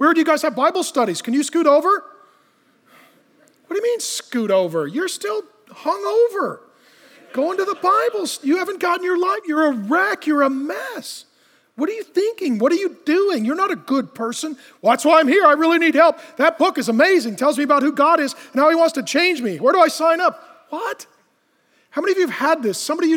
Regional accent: Ireland; Being Irish is not my thing. It's just part of my tradition. It's something that I inherited, but it's not a big thing to me.

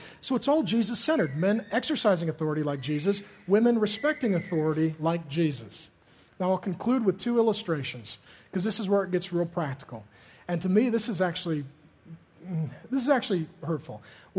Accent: SeaTac, Washington, United States; I grew up in SeaTac. We know how to deal with this.

